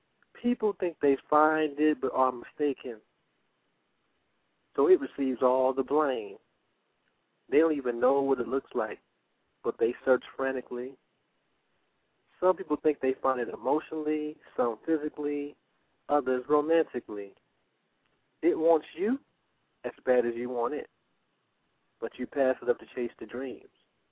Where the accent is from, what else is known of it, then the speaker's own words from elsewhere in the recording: Cleveland, Ohio, United States; now in Chicago, United States; I'm from Cleveland, but right now I'm in Chicago.